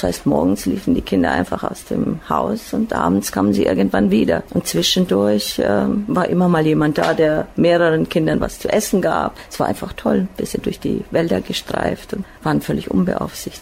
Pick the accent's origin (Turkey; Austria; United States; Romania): Romania; Bisești, Banat; now in Germany; Ich bin in Rumänien geboren, in Banat, genau genommen in dem kleinen Dörfchen Bisești.